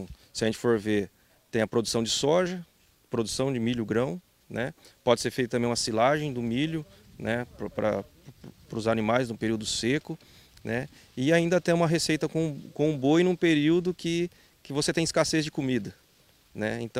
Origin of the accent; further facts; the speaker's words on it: Paraná, Brazil; eu sou do Paraná, a gente desenvolve integração lavoura-pecuária lá